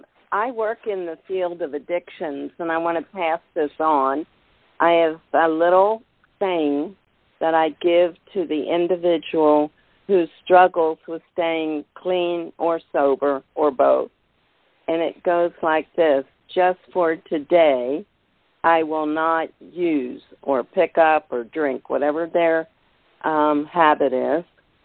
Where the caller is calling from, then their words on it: Baltimore, Maryland, United States; I'm calling from Baltimore.